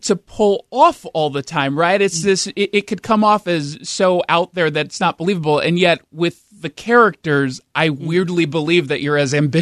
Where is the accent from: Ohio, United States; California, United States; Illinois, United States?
California, United States; I'm from Southern California